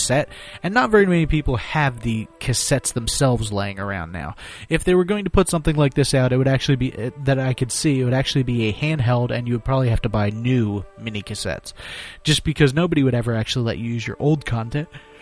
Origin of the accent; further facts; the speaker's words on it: Philadelphia, Pennsylvania, United States; here in my hometown of Philadelphia, Pennsylvania